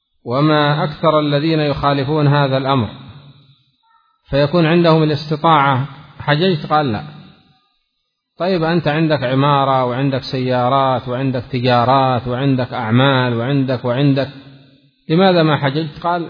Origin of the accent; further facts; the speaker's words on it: Aden, Yemen; وخاصة عندنا في عدن المطار يغلق شهرين ويفتح 3 أيام وهكذا.